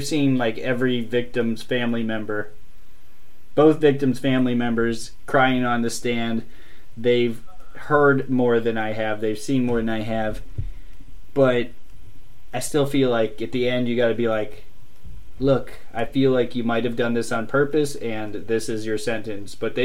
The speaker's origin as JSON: {"language": "English", "town": "Canton", "region": "Ohio", "country": "United States", "said": "I'm from Canton originally. Christina's from that same area. So we're Ohio people, so this is kind of a hometown thing."}